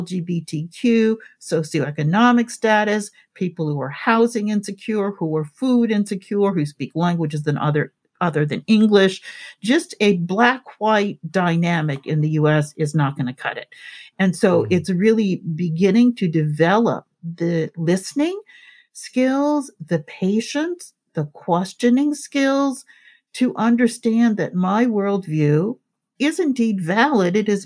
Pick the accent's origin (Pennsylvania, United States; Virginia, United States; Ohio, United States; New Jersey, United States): Ohio, United States; Cleveland; I myself, as a Black woman growing up in Cleveland, Ohio, would never have come to those kinds of conclusions